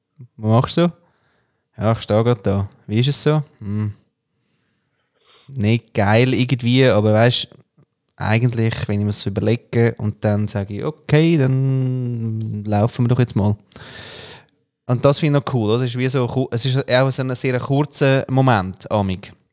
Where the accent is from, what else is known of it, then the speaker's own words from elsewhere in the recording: Austria; das kann ich als Österreicher kann ich das nie sagen.